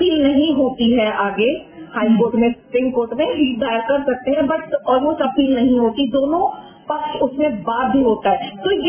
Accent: Rajnandgaon, Chhattisgarh, India; राजनांदगांव से हूँ। मेरा जन्म राजनांदगांव में हुआ था।

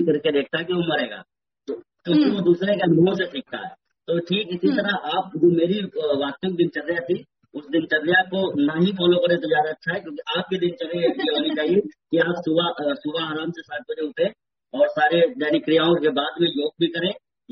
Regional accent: Lucknow, Uttar Pradesh, India; मैं लखनऊ से हूँ, भगवान श्री राम के अनुज लक्ष्मण की धरती लक्ष्मणपुरी लखनऊ से हूँ

